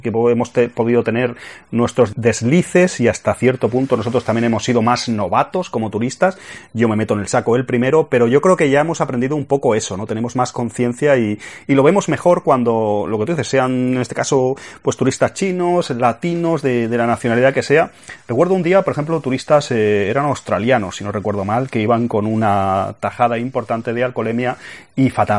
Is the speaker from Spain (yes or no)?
yes; Spain; aun siendo pues latinos, españoles en este caso